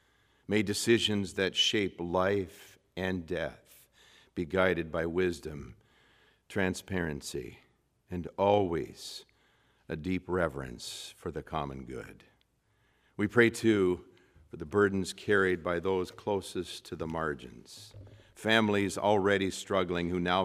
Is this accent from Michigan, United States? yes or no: yes; Union City, Michigan, United States; not so far from here in Three Rivers, in my hometown high school city of Union City